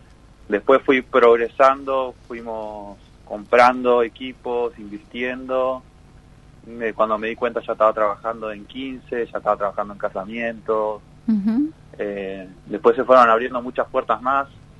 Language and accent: Spanish; Río Grande, Tierra del Fuego, Argentina; now in Buenos Aires, Argentina; yo soy de Río Grande, soy pueguino. Uh-huh. Estoy viviendo hace 7 meses acá en Buenos Aires.